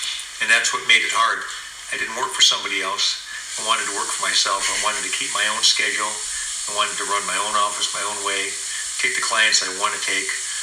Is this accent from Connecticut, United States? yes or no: yes; Connecticut, United States; now in California, United States; I was raised in a small town, Connecticut.